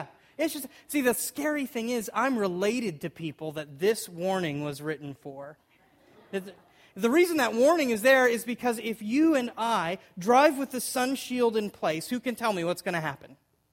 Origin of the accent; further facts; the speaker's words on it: Arizona, United States; It really resonates with me because I'm from Arizona, as I told you a little bit earlier, and everybody in Arizona